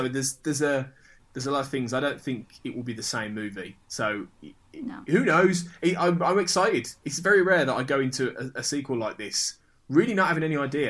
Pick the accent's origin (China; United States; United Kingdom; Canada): United Kingdom; Yeah, and obviously, you know, we're both British and, you know, when we were growing up in like the 80s and early 90s